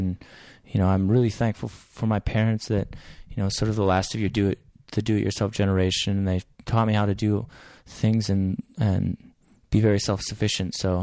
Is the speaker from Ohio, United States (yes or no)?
no; Iowa, United States; born there; Well, I was born in Northeast Iowa. And my on a dairy goat farm